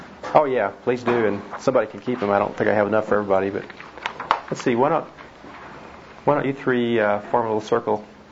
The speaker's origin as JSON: {"language": "English", "town": "Dallas", "region": "Texas", "country": "United States", "also_born_or_lived": "Fort Worth / Denton", "lives_now": "Colorado Springs, United States", "said": "I'm from Colorado Springs, not too unrecently from Texas, and being from Dallas originally"}